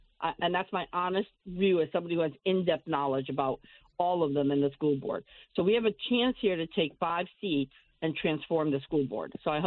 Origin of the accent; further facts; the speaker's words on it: Bridgeport, Connecticut, United States; You know, I'm born and raised in Bridgeport. I'm a public school graduate.